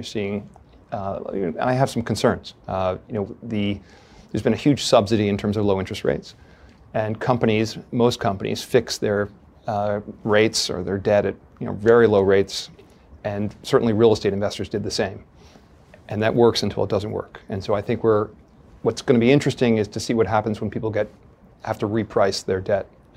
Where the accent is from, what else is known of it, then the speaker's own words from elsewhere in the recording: Chappaqua, New York, United States; I grew up in Chappaqua, New York.